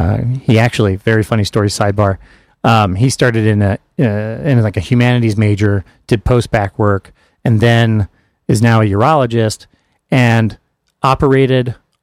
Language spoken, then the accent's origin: English; Kentucky, United States; I'm not a storm guy, but I'm from Kentucky, so like hurricanes didn't mean anything to me.